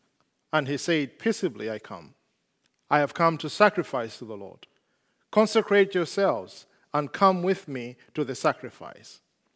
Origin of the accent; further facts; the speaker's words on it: Malawi; I'm from Africa, as you have heard, Malawi